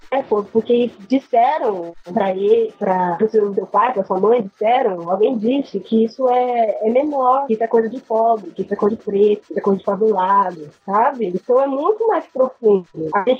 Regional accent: Brazil; Como se, somos brasileiros, né?

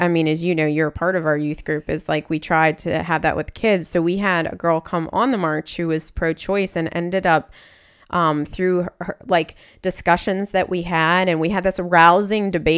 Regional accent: Pennsylvania, United States; It was the first time that I went from Louisiana, because I grew up in Pennsylvania.

